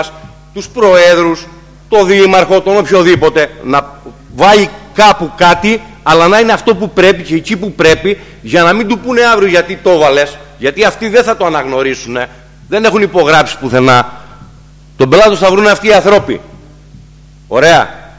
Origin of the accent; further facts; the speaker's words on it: Piskokefalo, Crete, Greece; στα κομμάτια από το χωριό μου που είναι το Πισκοκέφαλο και κάτω